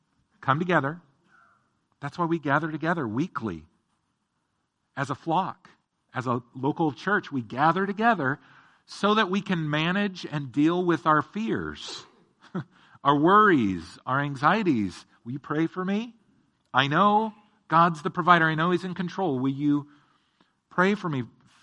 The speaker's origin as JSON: {"language": "English", "town": "Eugene", "region": "Oregon", "country": "United States", "tie": "born or raised there", "said": "when you drive Interstate 5 from Portland to where I grew up in Eugene, the Eugene-Springfield area, it's very flat in that area"}